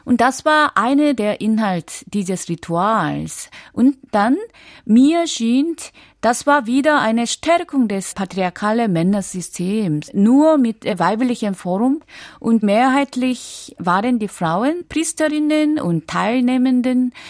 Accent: South Korea; Aber für mich, wo ich aufgewachsen bin, steht diese

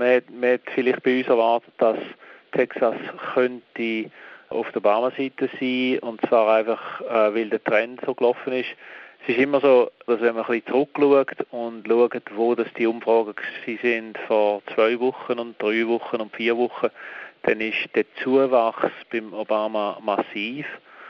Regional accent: Switzerland; Und darum habe ich dann allerdings offiziell Neutralität beibehalten, wie man das ja als Schweizer gut kann

